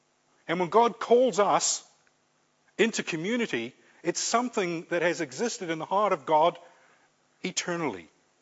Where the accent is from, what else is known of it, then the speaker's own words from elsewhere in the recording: Ireland; now in New Zealand; I remember when our family came to New Zealand, although we came from Ireland, pretty much you could sort of say an English-speaking country, although we came from Ireland, we still got together with other Irish people.